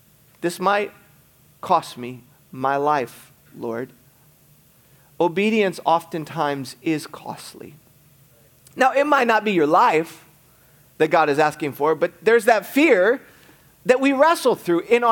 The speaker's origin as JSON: {"language": "English", "region": "Michigan", "country": "United States", "tie": "born or raised there", "said": "Growing up in Michigan, just outside of Detroit, we used to have basements."}